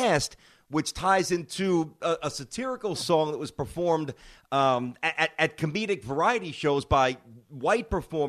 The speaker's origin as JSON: {"language": "English", "town": "Brooklyn", "region": "New York", "country": "United States", "tie": "born or raised there", "said": "meant literally nothing to me growing up in Brooklyn."}